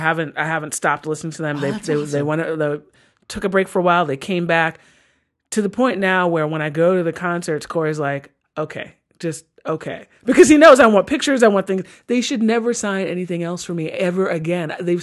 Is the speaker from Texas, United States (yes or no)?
no; New York, United States; growing up in New York, we had Z100 back then.